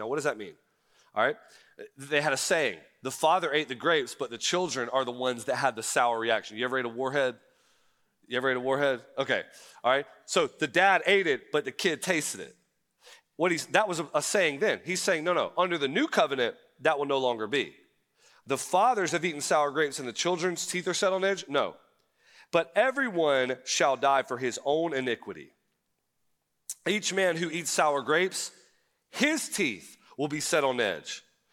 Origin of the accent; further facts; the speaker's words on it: Jacksonville, Florida, United States; I grew up in Northeast Florida, in Jacksonville, Florida, and I felt like I was pretty acquainted with racial issues.